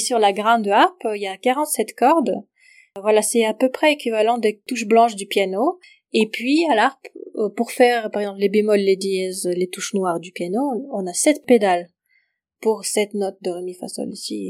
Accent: Saint Petersburg, Russia; French is a second language; moved away as an adult; now in Briançon, France; je suis harpiste professionnelle, concertiste. Depuis 10 ans, je suis en France. Je viens de Saint-Pétersbourg, de Russie. Et je suis très heureuse d'être à Briançon depuis

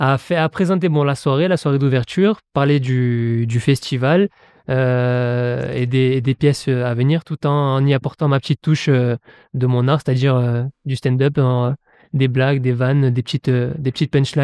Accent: Manosque, Provence-Alpes-Côte d'Azur, France; Étant donné que je suis né à Manosque, c'est ma ville dans laquelle j'ai passé la plus grande partie de ma vie, dans laquelle vivent ma famille, mes amis.

